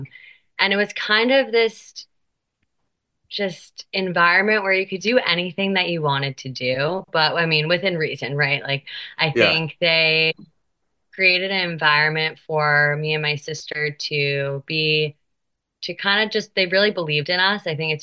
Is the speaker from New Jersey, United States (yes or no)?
yes; Mahwah, New Jersey, United States; now in Jersey City, United States; I am a born and raised Jersey girl. Grew up in a town called Mahwah, New Jersey. For those of you that don't know where that is, it's the last exit.